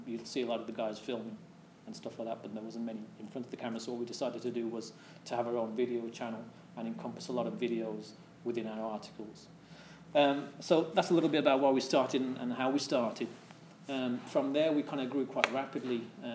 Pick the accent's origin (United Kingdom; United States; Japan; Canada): United Kingdom; what it was like for myself growing up being British Asian